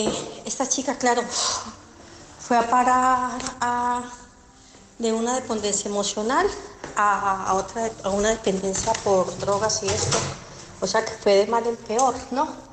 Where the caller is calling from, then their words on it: Barcelona, Catalonia, Spain; de Barcelona